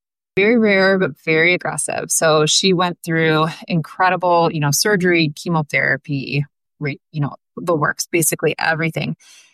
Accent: Pittsburgh, Pennsylvania, United States; now in Cleveland, United States; I'm from Pittsburgh, but I had done my training in Cleveland.

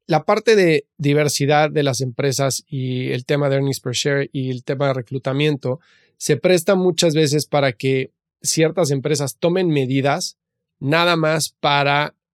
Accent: Mexico; yo que soy mexicano, que tuve la fortuna de poder estudiar en Estados Unidos

